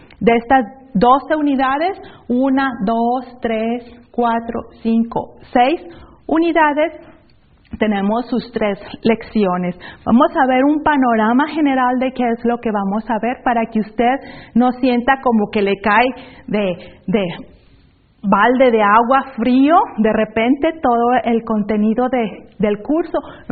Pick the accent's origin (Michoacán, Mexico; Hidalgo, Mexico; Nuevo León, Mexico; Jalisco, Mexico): Nuevo León, Mexico; Monterrey; accent: Monterrey; Yo soy mexicana, nací en Monterrey, Nuevo León, México. Ahí nací, ahí crecí, ahí he pasado la mayor parte de mi vida. El acento que ustedes escuchan es de Monterrey.